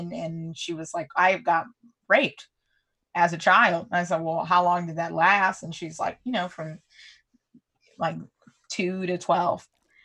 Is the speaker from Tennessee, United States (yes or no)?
no; California, United States; I grew up in California too.